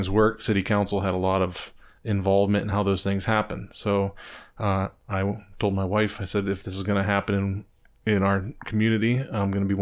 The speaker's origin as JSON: {"language": "English", "town": "Boardman", "region": "Ohio", "country": "United States", "tie": "born or raised there", "also_born_or_lived": "Columbiana", "said": "I grew up in Boardman. I was born in Columbiana, but my parents moved to Boardman in the early 80s, like 1981 maybe. So I spent all of my high school years, everything in Boardman, and then moved back down to Columbiana."}